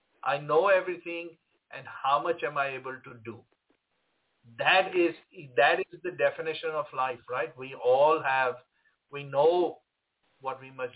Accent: Mumbai, Maharashtra, India; moved away as an adult; now in United States; I was born in India. I was born in India and lived there. I grew up in Bombay, and I came to the U.S. when I was 21.

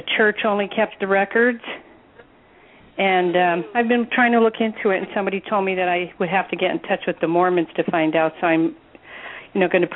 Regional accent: Nanticoke, Pennsylvania, United States; born there; I was born in Nanticoke, Pennsylvania at 9:15 in the morning.

